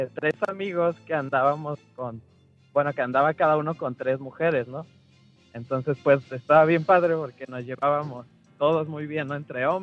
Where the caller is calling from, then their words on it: Monterrey, Nuevo León, Mexico; De Monterrey.